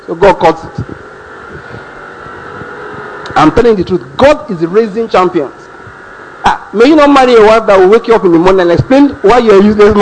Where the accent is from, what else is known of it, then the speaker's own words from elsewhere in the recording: Nigeria; I love being a Nigerian. You know what I'm saying? I love the idea. I am a Nigerian. I don't want the British passport at all. I don't want the American one.